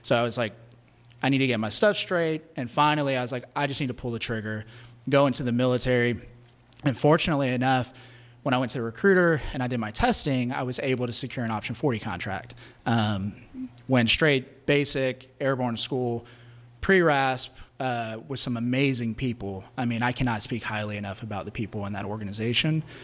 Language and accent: English; Georgia, United States; So, I grew up in Georgia pretty much all over the place, from Atlanta, McKaysville, Georgia. I moved here locally in the seventh grade in Coweta County.